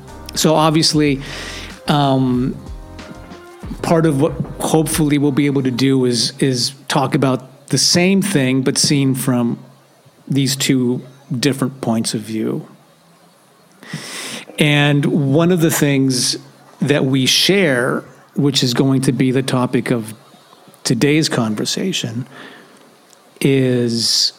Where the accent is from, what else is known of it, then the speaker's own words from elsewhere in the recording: Mexico City, Mexico; now in Valencia, Spain; basically we're both from Mexico City, and we both moved to Valencia, Spain at more or less the same time.